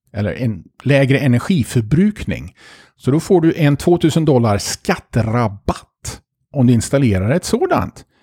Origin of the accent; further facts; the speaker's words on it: Sweden; jag vet inte om det är för att jag är svensk eller för att jag bara är vek.